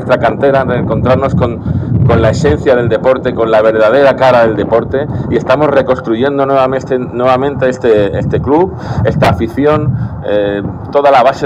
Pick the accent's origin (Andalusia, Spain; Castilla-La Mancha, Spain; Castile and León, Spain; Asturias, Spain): Andalusia, Spain; todo lo que somos andaluces